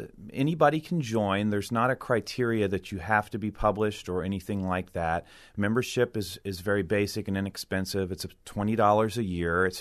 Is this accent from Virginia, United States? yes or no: yes; Louisa, Virginia, United States; Well, I'm from Louisa, and I teach over at Randolph-Macon College.